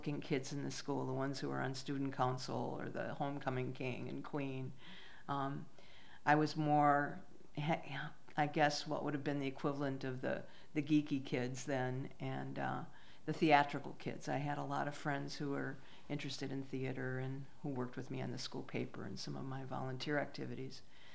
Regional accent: Racine, Wisconsin, United States; born there; I was born in Racine, Wisconsin. I'm the eldest of six children.

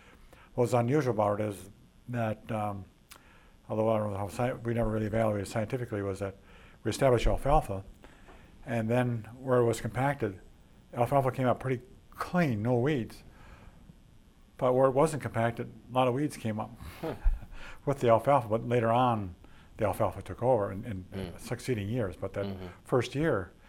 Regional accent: Wisconsin, United States; so I would look forward to actually doing that in Wisconsin, since it was my home state.

